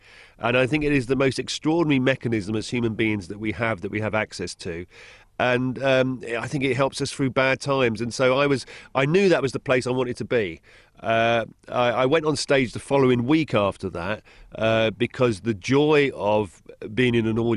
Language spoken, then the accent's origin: English; England, United Kingdom; as an Englishman living in England